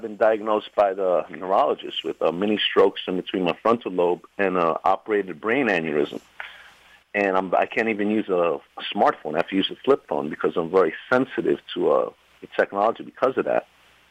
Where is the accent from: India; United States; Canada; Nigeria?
United States; Queens, New York; I'm from Queens, New York.